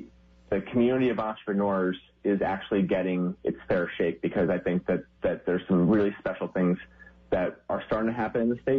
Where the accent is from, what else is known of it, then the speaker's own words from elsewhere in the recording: Wallingford, Connecticut, United States; Connecticut, there's these little entrepreneurial hubs. And some of the ideas are coming out of that. I'm from Wallingford, and Wallingford has the hub.